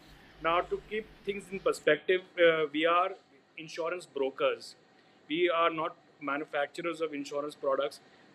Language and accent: English; Bihar, India; I come from Bihar, I went back to Patna and joined my brother's